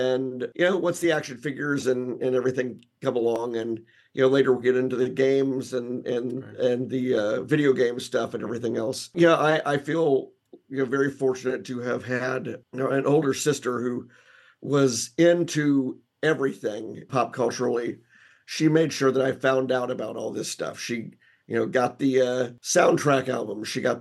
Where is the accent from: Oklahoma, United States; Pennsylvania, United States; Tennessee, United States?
Tennessee, United States; Memphis; Well, I grew up in Memphis